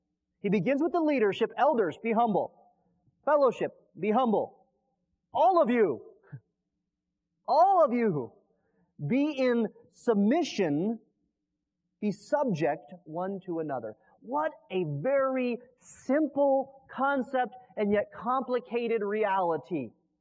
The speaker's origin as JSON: {"language": "English", "region": "Wyoming", "country": "United States", "tie": "born or raised there", "said": "it's increasingly difficult for me, because I grew up in Wyoming."}